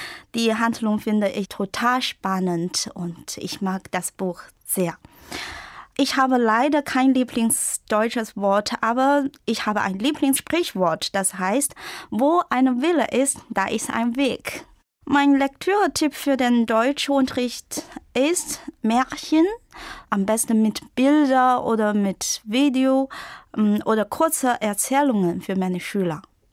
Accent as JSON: {"language": "German", "country": "China", "second_language": "German", "moved": "yes", "said": "Ich komme aus China und im Jahr 1985 geboren."}